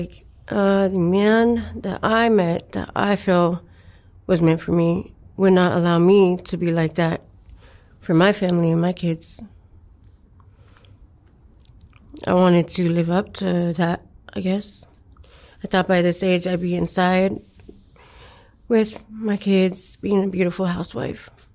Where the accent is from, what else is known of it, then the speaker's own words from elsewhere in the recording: Los Angeles, California, United States; I grew up here in L.A., West L.A.